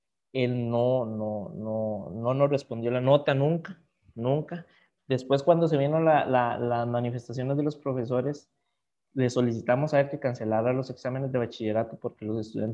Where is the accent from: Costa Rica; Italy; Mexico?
Costa Rica; San Carlos, Alajuela; Las manifestaciones comenzaron en la zona norte del país, en la zona de San Carlos, de donde yo soy